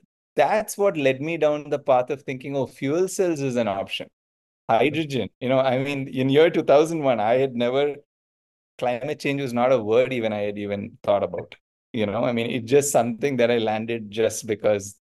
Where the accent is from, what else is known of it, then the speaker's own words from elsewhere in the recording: India; English is a second language; which I could never get as an Indian citizen.